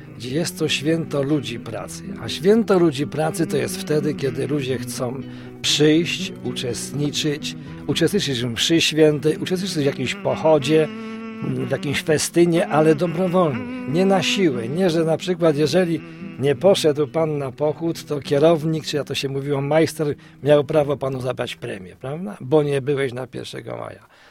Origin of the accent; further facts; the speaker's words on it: Śrem, Greater Poland Voivodeship, Poland; now in Kalisz, Poland; się ożeniłem w Kaliszu, bo w ogóle pochodzę ze Śremu. Ale żonę mam kaliszankę, tutaj się ożeniłem